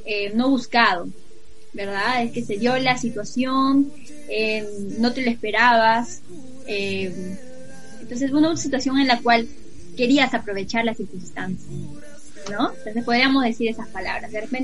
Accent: San Juan de Lurigancho, Lima, Peru; soy de San Juan de Urigancho, soy de Lima Noreste. Bueno, mi iglesia se llama Cristo Esperanza de Vida.

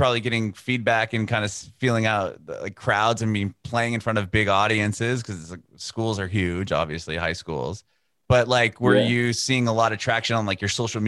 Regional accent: San Diego, California, United States; Did you skip my hometown, San Diego?

